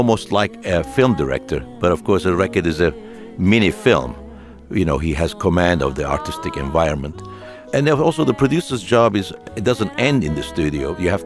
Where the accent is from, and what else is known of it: Turkey; born or raised there